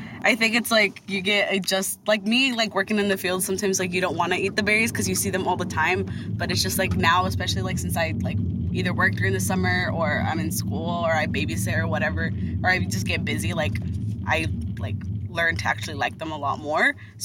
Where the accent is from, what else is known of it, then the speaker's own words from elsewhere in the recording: Monmouth, Oregon, United States; So, I grew up in Independence, Monmouth area my entire life.